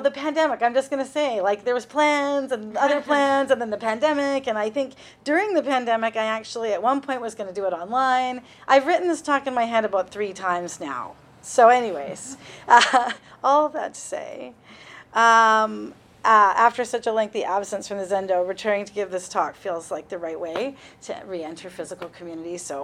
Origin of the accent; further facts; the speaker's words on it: Saanich, British Columbia, Canada; also born or lived in Vancouver; now in Gabriola Island, Canada; I currently live on Gabriola Island, which is the territory of the Sinemo First Nation, and I grew up in Saanich, which is the territory of the Wasanic people. And in between that, I lived in Vancouver.